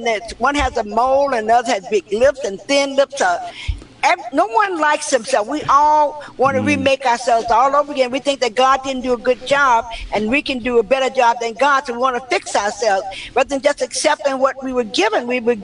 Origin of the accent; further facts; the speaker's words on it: the South, United States; You know, I grew up in the South in African American, you know, dark complexion, light complexion people